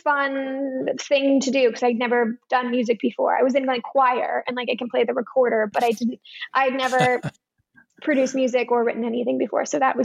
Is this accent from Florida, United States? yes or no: no; New York City, New York, United States; it's loosely based on my own experiences with substances as a teenager growing up in New York City. I spent ages 14 to 18 in New York by myself and got into all sorts of trouble.